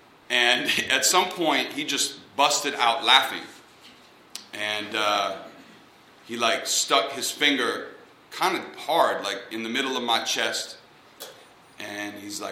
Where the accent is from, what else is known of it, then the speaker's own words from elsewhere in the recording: Northbrook, Illinois, United States; I grew up in the suburb. I grew up in Northbrook, and I didn't really know that Jewish dissident tradition.